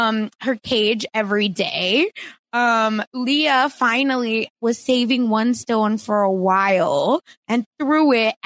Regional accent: India; And I'm from India. Like, I understand.

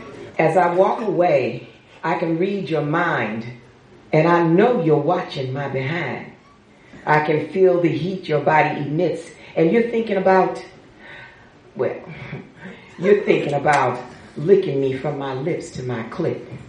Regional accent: California, United States; I'm also from the Inland Empire.

